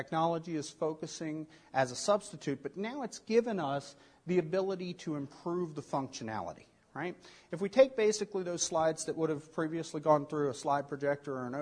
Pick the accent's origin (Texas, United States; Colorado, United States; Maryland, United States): Maryland, United States; Baltimore; a 17-year-old from my hometown of Baltimore.